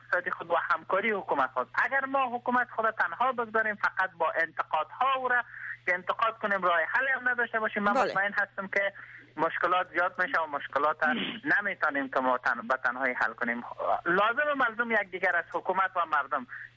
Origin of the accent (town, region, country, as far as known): Afghanistan